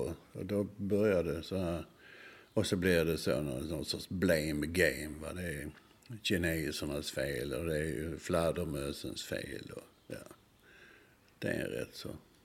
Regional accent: Malmö, Skåne, Sweden; jag är född och uppväxt i Malmö och ungefär, jag kan säga 200 meter från där jag bodde i höghus i stan, eller höghus, fyravåningshus i stan

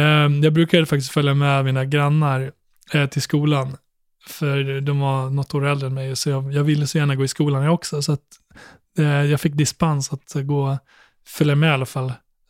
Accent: Borlänge, Dalarna County, Sweden; och det hamnade jag också när jag växte upp i Borlänge.

